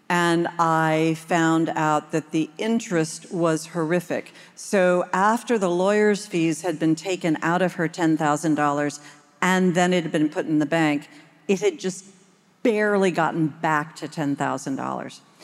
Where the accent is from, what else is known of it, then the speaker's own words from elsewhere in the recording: United States; a lot of heat about being an American, and especially about being an American in Nashville, Tennessee